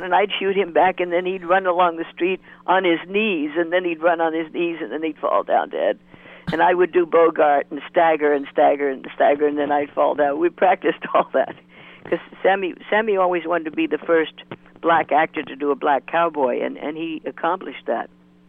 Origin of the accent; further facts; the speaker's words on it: Vancouver, British Columbia, Canada; Sammy was my friend since I was 14 years old. I'm from Vancouver, Canada.